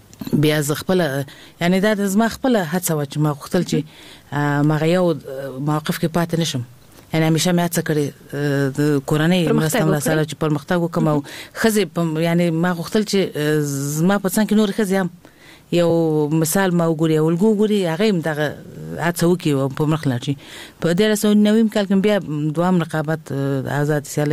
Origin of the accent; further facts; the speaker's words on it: Kabul, Afghanistan; طبعا زه په خپل هیواد کې لوی شوی ما او ابتدایي ښوونځی ما د کابل په ښار کې چې موږ د کابل ښار نه یو یعنی زه د ولایت وایم خو دلته زه لوی شوی ما د کابل په ښار کې مې ابتدایي زده کړې کړې دي